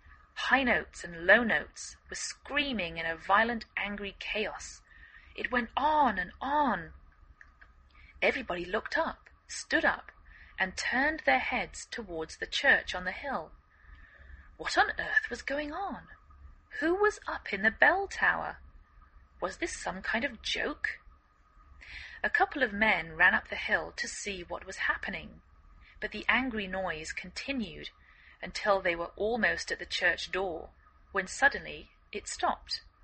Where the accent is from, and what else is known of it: England, United Kingdom; now in United States